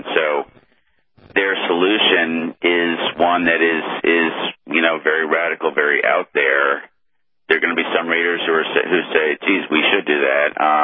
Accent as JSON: {"language": "English", "town": "Boston", "region": "Massachusetts", "country": "United States", "tie": "born or raised there", "said": "like in Boston, my hometown up in Boston, at the at the marathon"}